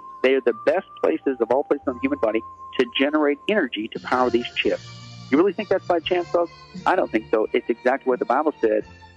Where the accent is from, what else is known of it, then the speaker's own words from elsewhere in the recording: Midwest, United States; like I grew up in the Midwest and always had all these home remedies